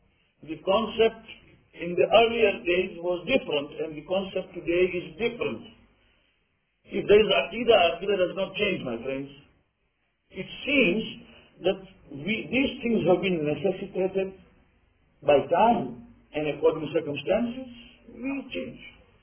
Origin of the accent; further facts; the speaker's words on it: India; moved away; also born or lived in East Africa; We are from India, South Pakistan. Pakistan was not there at that time. Then we moved and we came to this country.